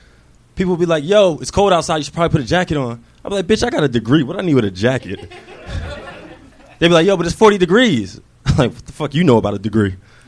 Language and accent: English; New Jersey, United States; now in Los Angeles, United States